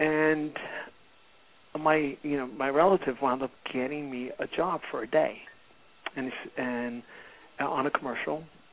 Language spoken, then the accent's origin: English; Brooklyn, New York, United States; I grew up in Brooklyn, Italian immigrant parents came over from Italy, and grew up in a very working class home.